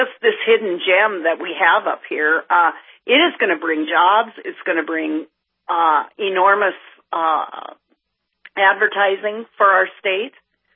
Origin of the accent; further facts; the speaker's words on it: South Dakota, United States; Look at what the, it's done for South Dakota, the Black Hills of South Dakota. I grew up in South Dakota.